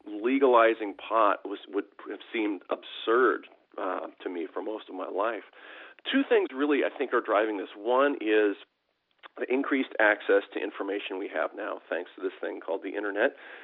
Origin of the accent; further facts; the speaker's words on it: Washington, United States; In Washington, my home state, we hadn't regulated medical marijuana